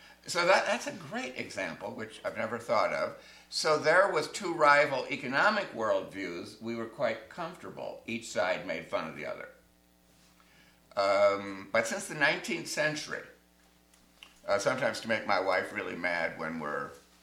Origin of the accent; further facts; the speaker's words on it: Midwest, United States; lustily as children growing up in the Midwest, we sang that hymn every mission Sunday.